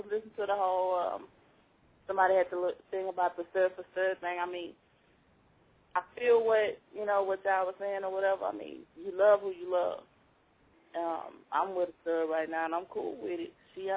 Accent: Houston, Texas, United States; from Houston.

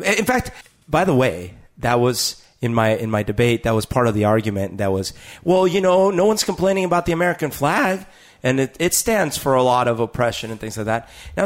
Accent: Colombia; even when you're growing up in Colombia.

